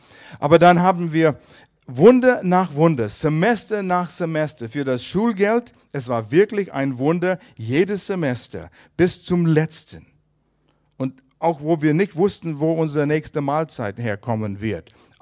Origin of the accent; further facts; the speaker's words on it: Canada; Als Kanadier, Studenten in den USA